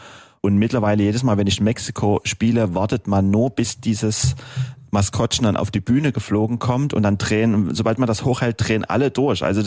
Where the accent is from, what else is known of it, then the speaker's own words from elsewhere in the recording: Dresden, Saxony, Germany; Ich als Dresdner, das passt doch perfekt.